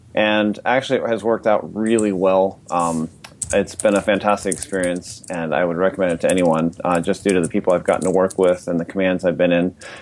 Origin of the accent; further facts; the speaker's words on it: Washington, United States; I grew up here in Washington State, and I ended up enlisting in the Navy back in 2001, and I was a nuclear machinist mate, so I went through boot camp, then down to Charleston, South Carolina for nuclear power school.